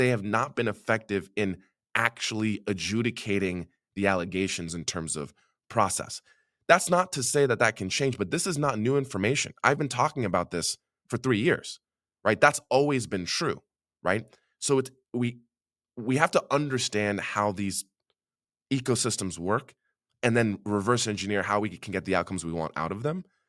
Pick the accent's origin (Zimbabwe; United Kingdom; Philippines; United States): Zimbabwe; I'm from Zimbabwe.